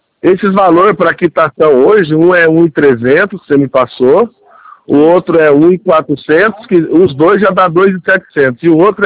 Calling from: São Paulo, Brazil; Eu tô aqui na Zona Leste, aqui, ó, Chapecoense, São Paulo.

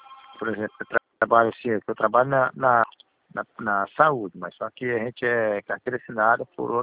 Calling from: Rio Branco, Acre, Brazil; Rio Branco, Acre.

